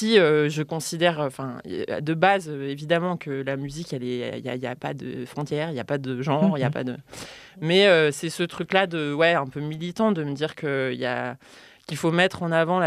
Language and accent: French; Romans-sur-Isère, Auvergne-Rhône-Alpes, France; born there; Non. Hein, je suis née à Romans-sur-Isère.